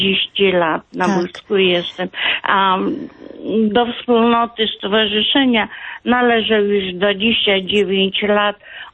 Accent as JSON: {"language": "Polish", "town": "Elbląg", "region": "Warmian-Masurian Voivodeship", "country": "Poland", "said": "tak, jestem z Elbląga."}